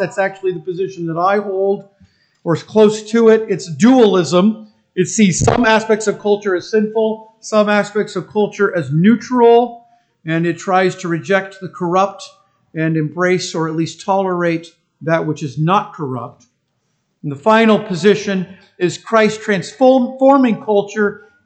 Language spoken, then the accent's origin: English; United States; I'm an American, and I greatly appreciate our form of government